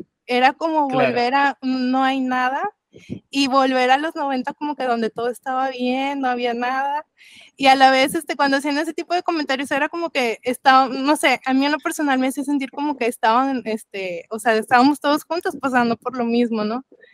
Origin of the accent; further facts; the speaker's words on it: Monterrey, Nuevo León, Mexico; aquí en lo personal, en Monterrey, yo soy de Monterrey